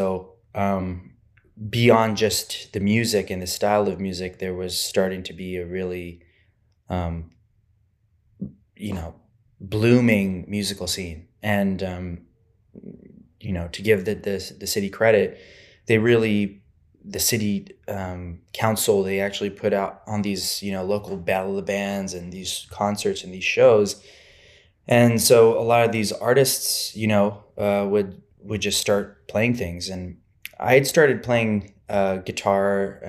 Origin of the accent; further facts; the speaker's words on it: Ann Arbor, Michigan, United States; born there; So, you know, I was born in Michigan, Ann Arbor.